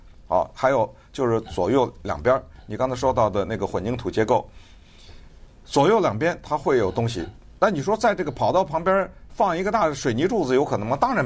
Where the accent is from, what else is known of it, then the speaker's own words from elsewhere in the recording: United States; 这个我们美国人最熟了